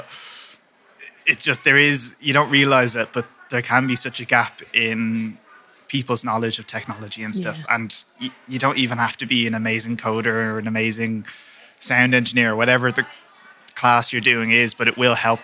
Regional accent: United Kingdom; No, to be fair, I grew up in Port, but I think we moved down when I was two, so like all of my family don't have Midlands accents, so I kind of do stick out in that way.

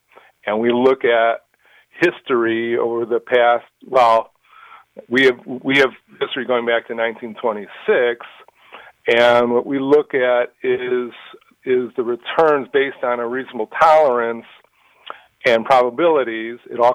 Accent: Highland Park, Illinois, United States; Yes, I grew up in Highland Park, and I live in Deerfield. So about 3 miles away from each other.

